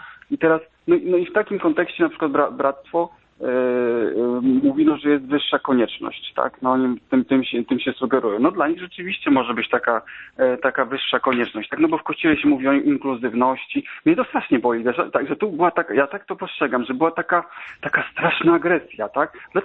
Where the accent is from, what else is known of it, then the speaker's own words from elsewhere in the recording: Warsaw, Masovian Voivodeship, Poland; Ja generalnie pochodzę z Warszawy, razem z żoną, tam się urodziliśmy, ale parę lat temu się przenieśliśmy.